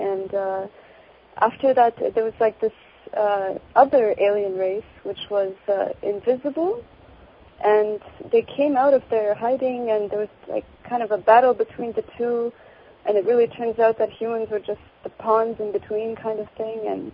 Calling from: Toronto, Ontario, Canada

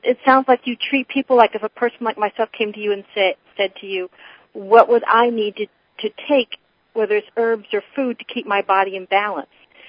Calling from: Alameda, California, United States; Oh, I'm calling from Alameda, California.

